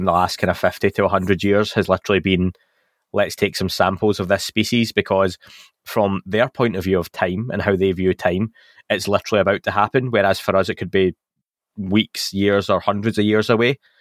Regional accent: Scotland, United Kingdom; But Dan's Welsh and I'm Scottish, so that says it all.

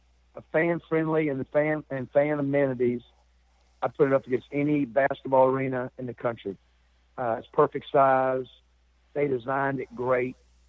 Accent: Mississippi, United States; I'm so grateful to Ole Miss to give me an opportunity to come back to my home state and coach in a state that I've always loved for my whole life

